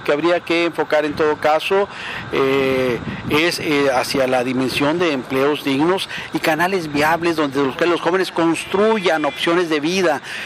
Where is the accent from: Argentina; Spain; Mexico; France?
Mexico; Sí, yo soy mexicano y jamás...